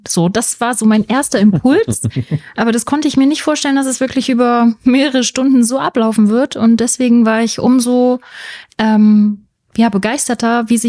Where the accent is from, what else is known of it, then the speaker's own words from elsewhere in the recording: Magdeburg, Saxony-Anhalt, Germany; Ich komme auch aus Magdeburg.